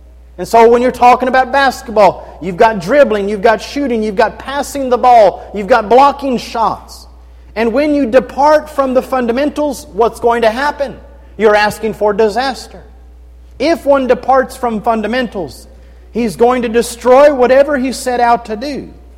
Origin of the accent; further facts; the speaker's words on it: Kentucky, United States; I'm from Kentucky, so it seems that a lot of people assume that I have to know basketball fairly well